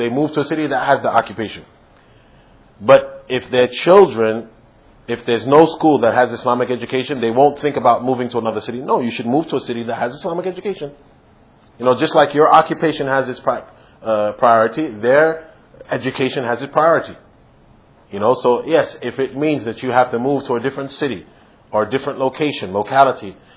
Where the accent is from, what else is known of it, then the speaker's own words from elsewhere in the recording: New York, United States; I'm from New York, I have to mention stories in New York.